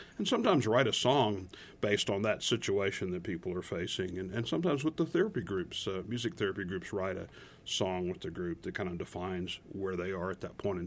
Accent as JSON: {"language": "English", "town": "Houston", "region": "Texas", "country": "United States", "tie": "born or raised there", "said": "I am. I'm from Houstonian."}